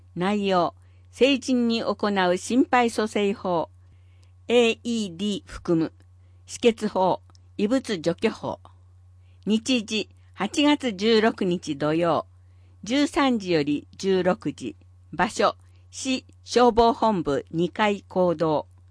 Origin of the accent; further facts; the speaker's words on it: Indiana, United States; Japanese is a second language; 私の出身のインディアナ州は平地が多い中西部に位置しており、海岸から離れているのでハリケーンが来ることは滅多にありませんが